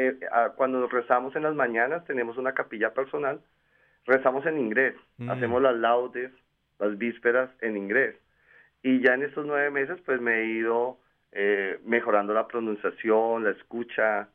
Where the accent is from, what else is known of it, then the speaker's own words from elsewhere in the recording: Colombia; Sigo yo, que vengo de Sudamérica, de Colombia, me uno a ellos